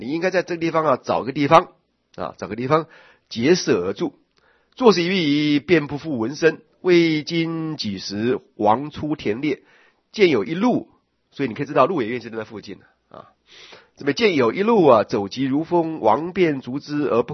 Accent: Taiwan; 你们台湾人，我们台湾人有一个经常看到那个台爹

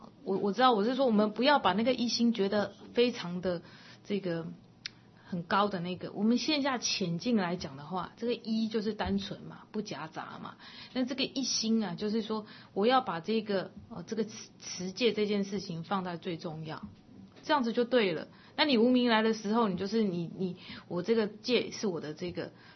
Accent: China; 因为他符合我们中国的一种民族性，还有我们就是中国人的这个背景

